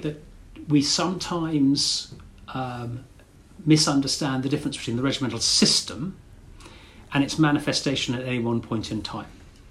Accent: United Kingdom; And because we're British, it manifests in the regimental system

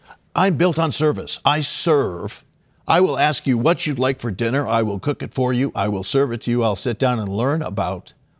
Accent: California, United States; Well, I grew up in California and came back to a California that was not what I grew up in, a land of aspiration.

